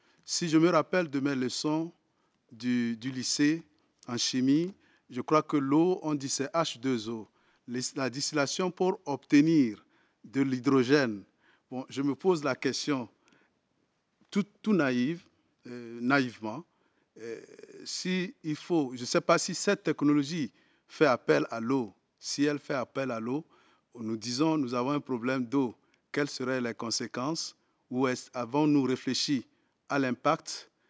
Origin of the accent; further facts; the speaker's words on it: Togo; Je viens fraîchement du Togo.